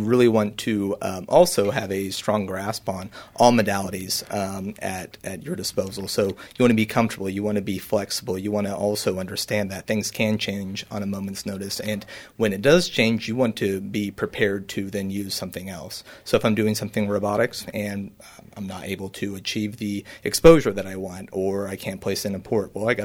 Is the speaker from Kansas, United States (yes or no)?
yes; Hoisington, Kansas, United States; I know that growing up in Hoisington, it's just it's home. I feel so good. I feel so comfortable here.